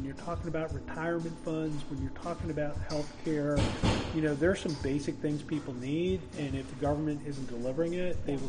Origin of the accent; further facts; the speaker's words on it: Illinois, United States; And, you know, I grew up in Illinois